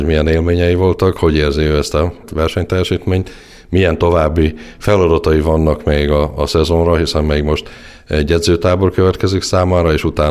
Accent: Miskolc, Borsod-Abaúj-Zemplén, Hungary; mi is nagyon büszkék vagyunk rá miskolciként

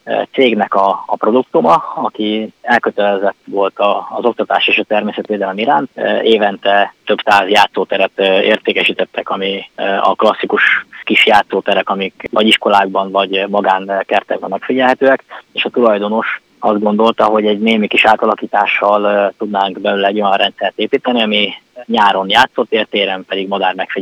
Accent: Bács-Kiskun, Hungary; Én itt nőttem fel ebben a közegben, és itt ismertem meg először saját magam az állatokat.

